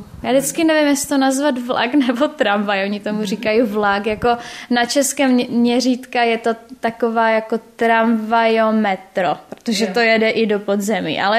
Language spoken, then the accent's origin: Czech; Šenov, Moravian-Silesian Region, Czechia; moved away; pořád je pro mě Šenov, moje rodná vesnice, jako domovem